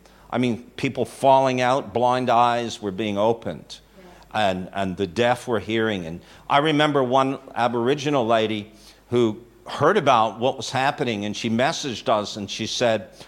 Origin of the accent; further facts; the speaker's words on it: Canada; moved away as an adult; now in Australia; We came from Canada to go on staff at a very significant church in Australia.